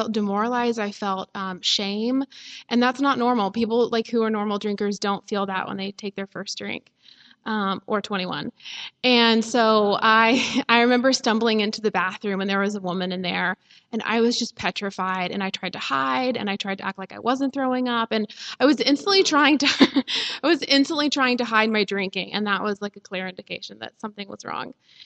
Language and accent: English; Nashville, Tennessee, United States; I grew up in the South in Nashville, and I grew up in a really happy home.